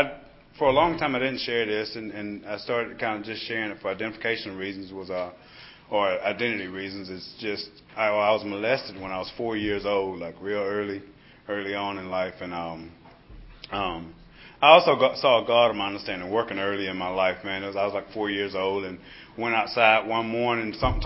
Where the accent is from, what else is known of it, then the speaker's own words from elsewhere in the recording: Albany, Georgia, United States; born there; And I was born in Albany, South Georgia. And I rode by this school, this elementary school.